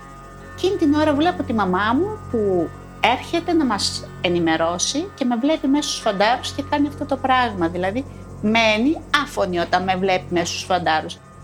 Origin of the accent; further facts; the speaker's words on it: Imbros, Çanakkale, Turkey; και είμαι από την Ήμβρο. Γεννήθηκα το 68 στην πρωτεύουσα του νησιού